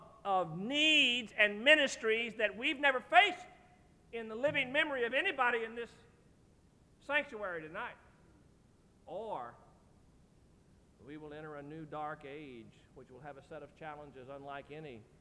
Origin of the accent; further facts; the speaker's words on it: United States; After all, I'm an American and I'm male.